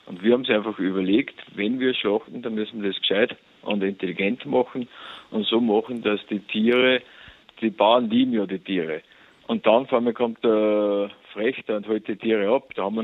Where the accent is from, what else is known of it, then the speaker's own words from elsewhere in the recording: Austria; Ja, bei uns in Österreich, wir haben sehr klein strukturierte Landwirtschaft.